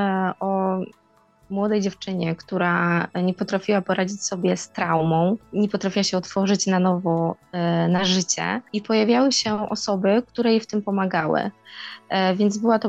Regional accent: Koły, Opole Voivodeship, Poland; moved away as an adult; also born or lived in Netherlands; now in Iceland; Pochodzę z małej wsi spod Opola, dokładnie z Kół. Wyjechałam już, no muszę powiedzieć, jakiś czas temu, bo najpierw odwiedziłam Holandię, teraz Islandię, ale bardzo często wracam do domu rodzinnego i do Opola.

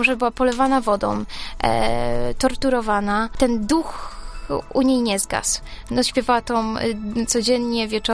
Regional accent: Rybnik, Silesian Voivodeship, Poland; Osobiście, bo jestem z Rybnika

